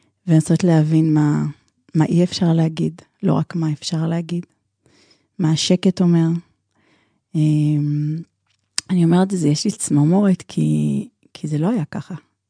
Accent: Haifa, Haifa District, Israel; עם עוצמה, בחיפה.

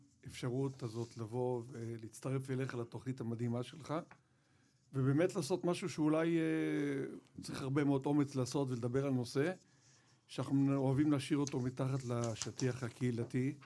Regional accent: Mexico; זורמת לי בדם הספרדית הזאת, כן, גדלתי במקסיקו. אז בעצם חזרתי למקסיקו, והייתי שם 4 שנים

